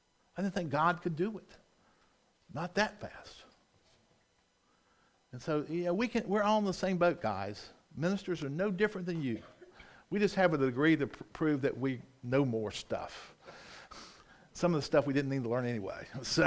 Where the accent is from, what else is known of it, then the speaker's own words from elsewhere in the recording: Rock Hill, South Carolina, United States; You know, the furthest north I've ever lived in my life is my hometown of Rock Hill, South Carolina. Never lived up north.